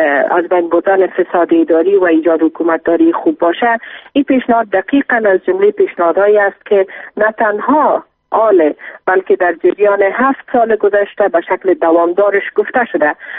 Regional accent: Afghanistan; به عنوان یک افغان درد دیده

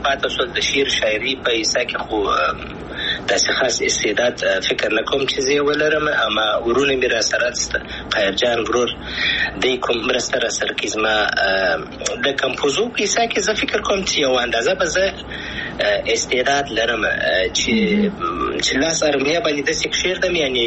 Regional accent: Afghanistan; ستاسې مخکنی سوال افغانستان خو زما دی زه افغان یم انشاءالله بیا به افغانستان ته ولاړ سم انشاءالله

